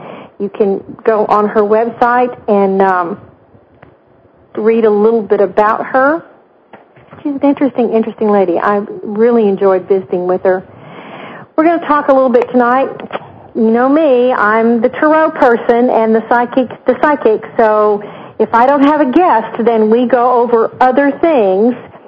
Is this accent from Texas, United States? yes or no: yes; Texas, United States; I'd never seen snow. I came from Texas.